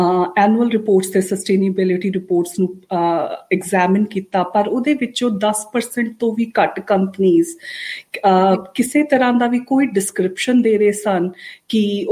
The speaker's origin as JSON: {"language": "Punjabi", "town": "Phagwara", "region": "Punjab", "country": "India", "tie": "born or raised there", "also_born_or_lived": "Jalandhar", "moved": "as an adult", "lives_now": "Australia", "said": "ਮੈਂ ਆਸਟ੍ਰੇਲੀਆ ਦੇ ਵਿੱਚ 2008 ਵਿੱਚ ਆਈ ਤੇ ਪਿਛੋਕੜ ਮੇਰਾ ਹੈਗਾ ਆ ਪੰਜਾਬ ਫਗਵਾੜਾ, ਤੇ ਮੇਰੀ ਸਾਰੀ ਜਿਹੜੀ ਐਜੂਕੇਸ਼ਨ ਪੜ੍ਹਾਈ ਹੈ ਫਗਵਾੜੇ ਦੀ ਤੇ ਜਲੰਧਰ ਦੀ ਰਹੀ ਹੈ।"}